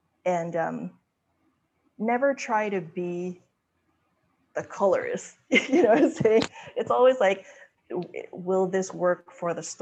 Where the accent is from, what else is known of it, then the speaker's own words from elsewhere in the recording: Manila, Metro Manila, Philippines; You know, I'm from Manila, Philippines